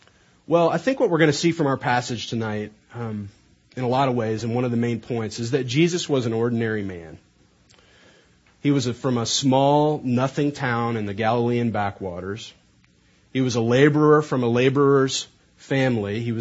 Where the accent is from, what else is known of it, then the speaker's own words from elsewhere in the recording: Charleston, Missouri, United States; I'm from Charleston, Missouri, and it's a town about the size of Nazareth. It's in southeastern Missouri, very small farming town